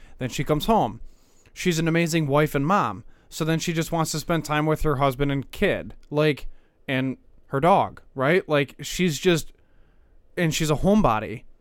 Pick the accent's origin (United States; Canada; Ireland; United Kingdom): Ireland; But I'm Irish, so that's what you got.